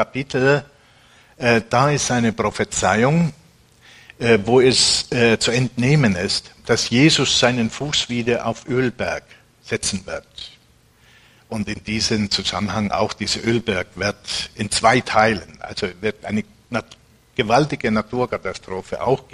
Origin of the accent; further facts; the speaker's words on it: Finland; In meiner Heimat in Finnland